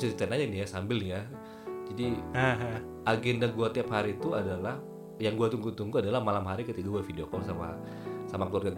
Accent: Indonesia; accent: Batak

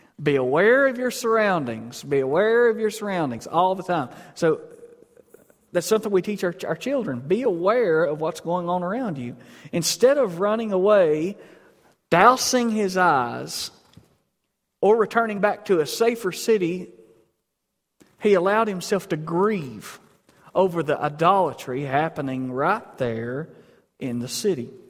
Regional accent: Stony Creek, United States; that's a big word, and I'm from Stony Creek

